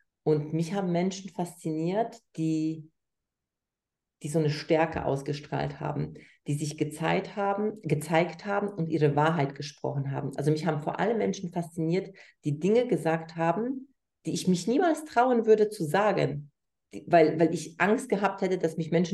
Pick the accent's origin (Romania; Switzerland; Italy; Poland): Poland; also ich komme ursprünglich aus Polen Und ich habe es gelernt, sehr stark angepasst zu sein.